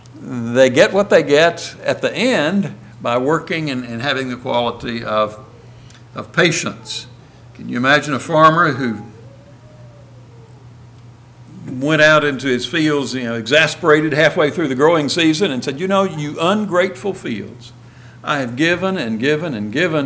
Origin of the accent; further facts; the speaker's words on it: Hope, Arkansas, United States; born there; I was born up in Hope, Arkansas, not too far from here.